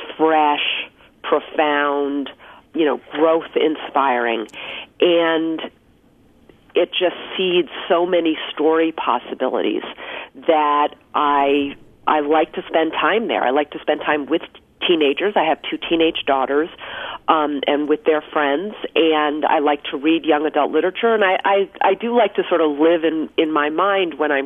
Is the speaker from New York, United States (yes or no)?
yes; New York, United States; a real blood libel hate crime that happened in my hometown in northern New York in the 1920s.